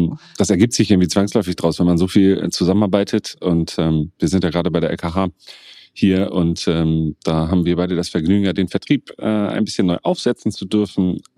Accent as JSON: {"language": "German", "town": "Kiel", "region": "Schleswig-Holstein", "country": "Germany", "tie": "born or raised there", "said": "ich bin in Kiel geboren und durch die Wassernähe waren meine Hobbys immer mit Wasser verbunden."}